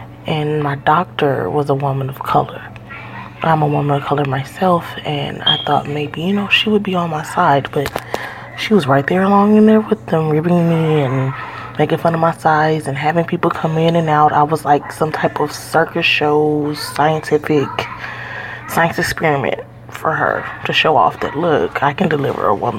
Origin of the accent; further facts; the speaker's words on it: Houston, Texas, United States; I'm from Houston, Texas.